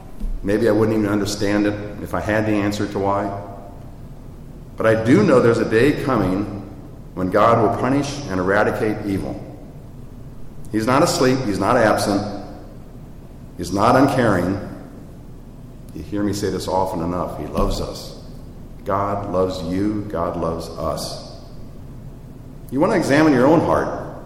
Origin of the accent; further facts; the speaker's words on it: St. Louis, Missouri, United States; So I grew up in Missouri Synod, and I grew up in St. Louis, and I grew a block away from the seminary.